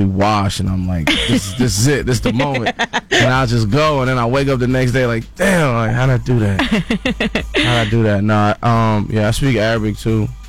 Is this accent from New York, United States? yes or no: yes; Queens, New York, United States; also born or lived in France; I was raised in Queens.